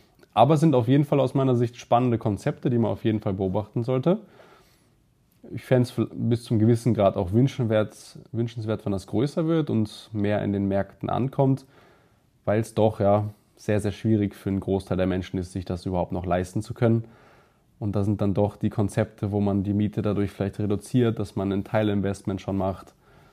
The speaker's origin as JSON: {"language": "German", "country": "Germany", "lives_now": "Austria", "said": "Da war ich schon in Österreich, aber ich bin ursprünglich aus Deutschland."}